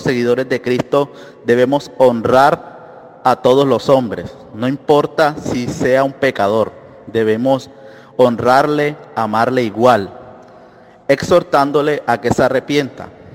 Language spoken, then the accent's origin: Spanish; Colombia; soy de Colombia. Pertenezco a una iglesia pentecostal, soy miembro de esa congregación